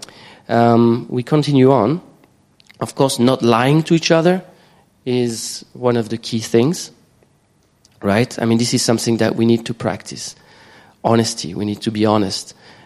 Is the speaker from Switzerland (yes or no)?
yes; Switzerland; now in Asia; I'm from Switzerland. Usually, if you have to classify me, I'm a Caucasian. But here I am. I live in Asia